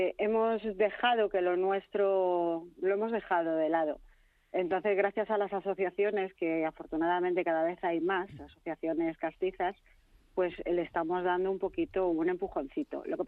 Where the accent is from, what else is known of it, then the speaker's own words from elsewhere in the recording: Community of Madrid, Spain; que nos gusta a todos los que somos madrileños reivindicar lo nuestro